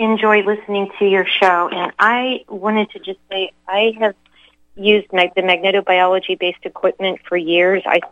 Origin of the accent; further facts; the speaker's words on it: Louisiana, United States; because I grew up in Louisiana.